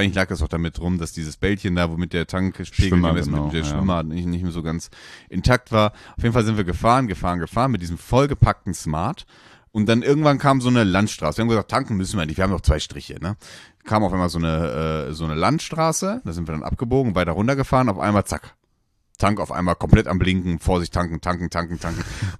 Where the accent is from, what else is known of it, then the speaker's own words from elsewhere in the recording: Dortmund, North Rhine-Westphalia, Germany; born there; ich komme ja gebürtig aus Dortmund